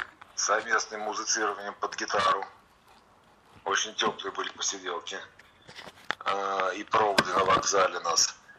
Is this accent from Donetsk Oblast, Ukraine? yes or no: no; Kharkiv, Kharkiv Oblast, Ukraine; родом мы тоже из Харькова.